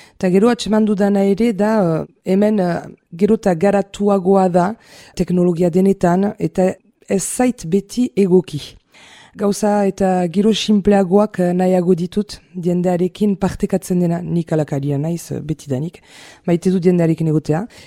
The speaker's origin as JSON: {"language": "Basque", "town": "Bayonne", "region": "Nouvelle-Aquitaine", "country": "France", "tie": "born or raised there", "second_language": "Basque", "said": "Baionakoa naiz. Eta berrogeita lau urte ditut. Baionan sortu, euskara ikasi"}